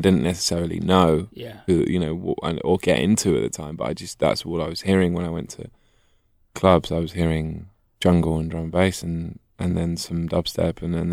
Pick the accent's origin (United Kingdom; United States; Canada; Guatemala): United Kingdom; England; but as a as an Englishman, I suppose I have to.